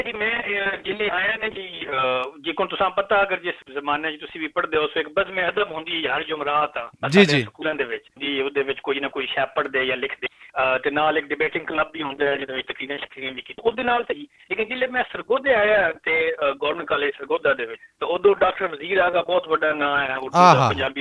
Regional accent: Punjab, Pakistan; ਮੇਰੀ ਜਿਹੜੀ ਜੰਮਪਲ ਹੈ ਉਹ ਗ੍ਰਾਂ ਹੈ ਖੁਸ਼ਾਬ ਜ਼ਿਲ੍ਹੇ ਦਾ, ਜਿਹੜਾ ਕਿ ਪੁਰਾਣਾ ਸ਼ਾਹਪੁਰ ਡਿਸਟ੍ਰਿਕਟ ਹੁੰਦਾ ਹੈ

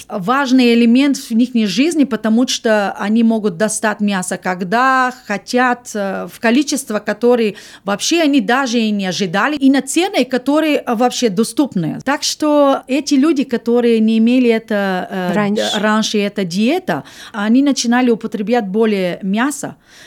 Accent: Bulgaria; Russian is a second language; в Болгарии, я из Болгарии, до перестройки, как-то называется. В 79-м году я тогда была, наверное, в 8-м классе. И мой русский из этого времени.

